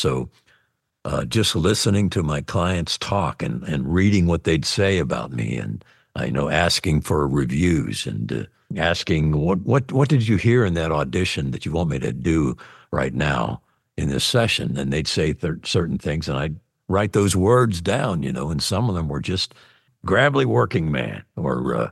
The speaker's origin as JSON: {"language": "English", "region": "Pennsylvania", "country": "United States", "said": "people don't even place me from Western Pennsylvania. They think maybe I'm from Texas."}